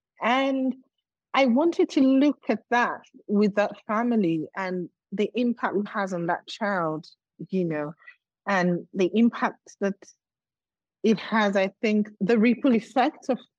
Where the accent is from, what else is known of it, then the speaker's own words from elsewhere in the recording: Nigeria; in the home state, my home state in Nigeria